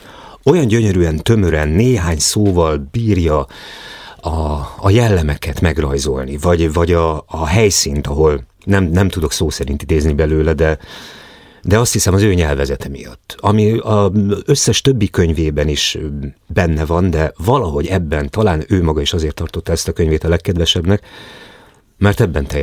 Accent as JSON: {"language": "Hungarian", "country": "Hungary", "said": "egyrészt mert magyar vagyok, és szeretem a történelmet"}